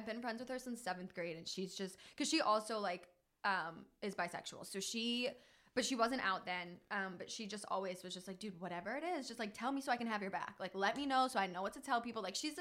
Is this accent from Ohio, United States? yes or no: yes; Ohio, United States; I grew up in like a super religious like Midwestern, I'm from Ohio, so it's just like not really big there, like super conservative.